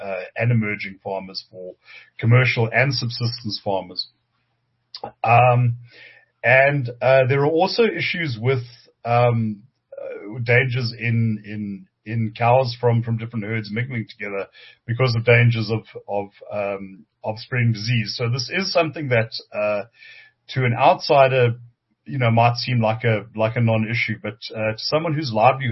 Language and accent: English; Dundee, Scotland, United Kingdom; I am actually originally from Dundee, so you know, it's a part of the world I know well